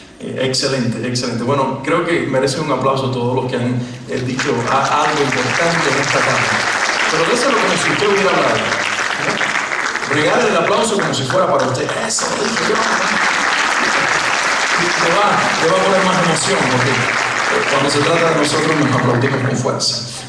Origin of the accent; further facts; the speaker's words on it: Cuba; me regresé de mi país de origen, de Cuba